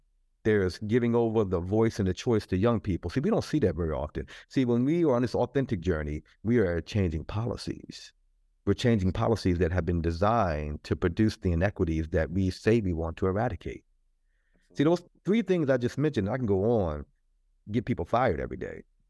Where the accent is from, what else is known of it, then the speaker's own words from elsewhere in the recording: Charlottesville, Virginia, United States; I'm from Charlottesville, Virginia. We have folks talk about those statues for generations.